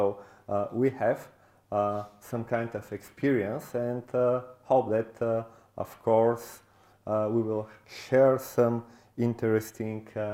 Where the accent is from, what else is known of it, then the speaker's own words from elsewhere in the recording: Bulgaria; English is a second language; I'm from Bulgaria